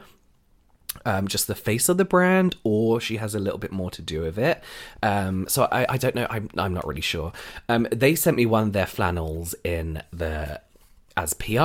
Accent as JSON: {"language": "English", "region": "England", "country": "United Kingdom", "said": "I'm going to call them flannels, sorry, because I'm English and I'm used to calling them flannels."}